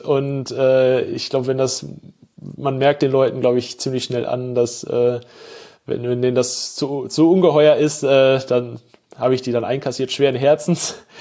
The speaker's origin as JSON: {"language": "German", "town": "Bochum", "region": "North Rhine-Westphalia", "country": "Germany", "tie": "born or raised there"}